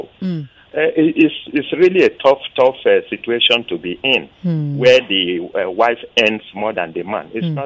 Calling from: Yaba, Lagos, Nigeria; I'm calling you from Yaba.

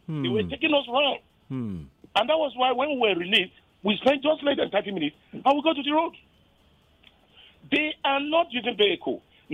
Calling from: Lagos, Nigeria; I'm calling from Lagos, from my papa.

